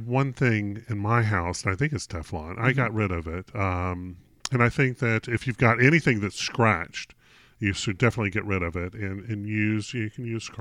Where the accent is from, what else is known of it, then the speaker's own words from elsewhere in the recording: North Carolina, United States; DuPont did this in my hometown also. Mm. In North Carolina.